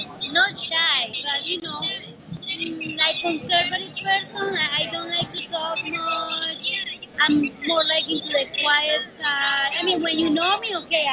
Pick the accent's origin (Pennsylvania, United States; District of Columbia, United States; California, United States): District of Columbia, United States; Washington; Because I wish I had a house in New York. I'm from Washington, D.C.